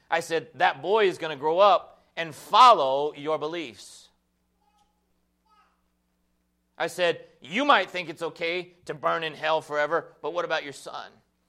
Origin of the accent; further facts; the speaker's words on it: Texas, United States; I'm from Texas.